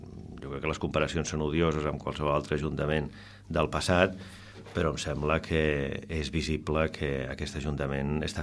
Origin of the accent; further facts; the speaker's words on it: Tarragona, Catalonia, Spain; born there; also born or lived in La Mancha / Madrid / Barcelona / Falset; La meva família, una família quan jo era petit es traslladava molt, vaig néixer a Tarragona, però la meva infància, els primers anys van ser a La Manxa, després a Madrid, després a Tarragona, després a Barcelona, després un altre cop a Madrid.